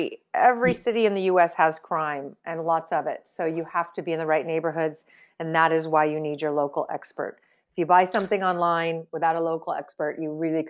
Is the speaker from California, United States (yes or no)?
yes; California, United States; being a Californian